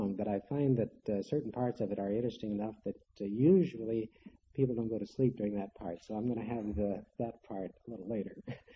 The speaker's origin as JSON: {"language": "English", "region": "Kansas", "country": "United States", "tie": "born there", "said": "I was born in Kansas, not, well, quite a ways from here, but where I used to watch the hawks soar"}